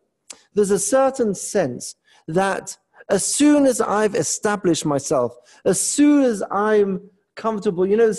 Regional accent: England, United Kingdom; moved away; I don't know if you can tell, I'm originally from England.

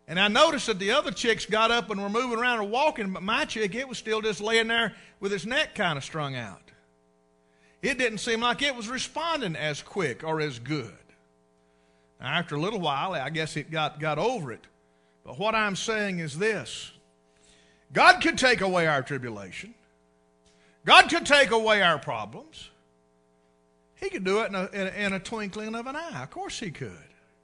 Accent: United States; I believe I can say that as an American.

